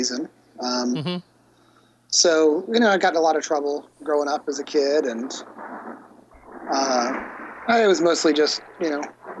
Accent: Morgan Hill, California, United States; now in Mission Hills, United States; But I grew up in the Bay Area, Morgan Hill, actually, which was really rural when I grew up there, and now is basically a suburb of San Jose.

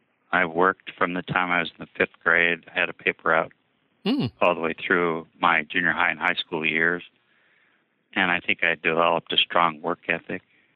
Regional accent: Montana, United States; moved away as an adult; also born or lived in Wyoming; now in Olympia, United States; No, actually, I was raised in Montana and Wyoming, and I came to Washington right out of high school to attend the University of Washington.

